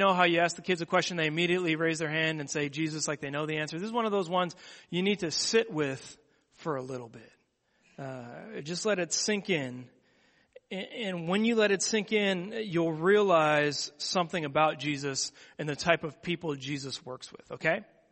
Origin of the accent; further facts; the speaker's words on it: Seattle, Washington, United States; I grew up in Seattle, Washington, and the family business on my mom's side was selling electronics to fishermen.